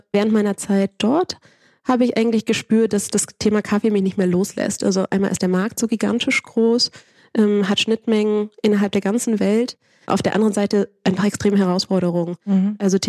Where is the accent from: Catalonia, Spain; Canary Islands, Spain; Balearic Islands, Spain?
Catalonia, Spain; Barcelona; Ja, ich bin in Barcelona groß geworden.